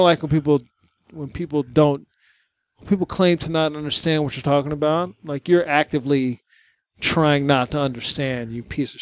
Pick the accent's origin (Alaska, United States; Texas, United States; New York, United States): Texas, United States; Waco; Yeah, they've been an active gang since I was a kid growing up in Texas.